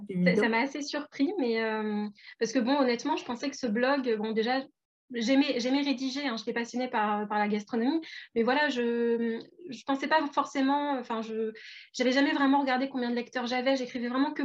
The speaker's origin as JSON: {"language": "French", "region": "Hauts-de-France", "country": "France", "lives_now": "Le Mans, France", "said": "j'ai fait mes études à Paris, mais à la base, je viens de la région des Hauts-de-France. Enfin, maintenant, on l'appelle les Hauts-de-France, mais je viens de Picardie."}